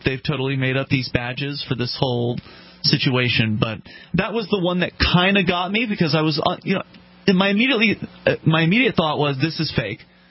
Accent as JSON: {"language": "English", "region": "Florida", "country": "United States", "tie": "born or raised there", "said": "Also, some good news out of nearby where we grew up, Mark, down there in Parrish, Florida. We're from the Sarasota-Bradenton area."}